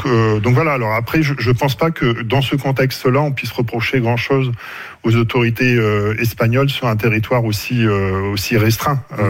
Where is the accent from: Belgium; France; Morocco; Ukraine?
France; Hauts-de-France; now in Grenoble, France